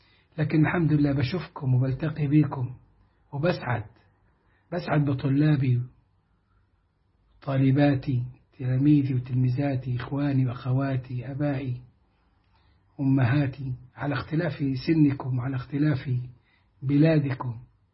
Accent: Sohag Governorate, Egypt; يا عمي بالله إن أنا من سوهاج صعيدي صعيدي الجواني،

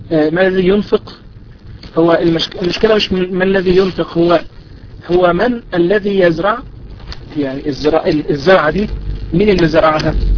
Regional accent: Egypt; الاراضي اللي احنا بنزرعها خاصة عندنا في مصر

